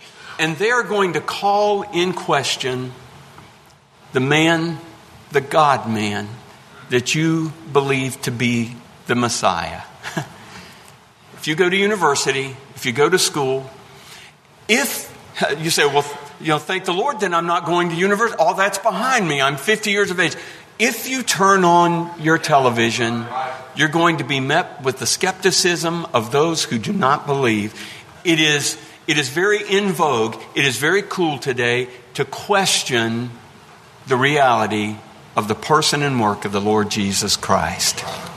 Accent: Florida, United States; accent: country twang; and I have a little country twang. Where are you from? Baker County.

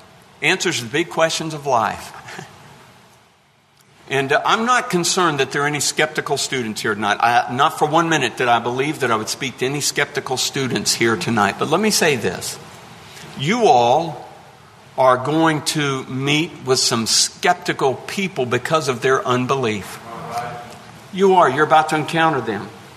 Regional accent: Florida, United States; accent: country twang; and I have a little country twang. Where are you from? Baker County.

